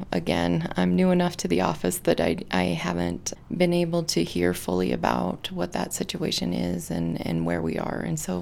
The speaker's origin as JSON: {"language": "English", "region": "Wyoming", "country": "United States", "tie": "born or raised there", "said": "growing up in Wyoming, well aware of our history with women's rights and being the first state to recognize women's right to vote"}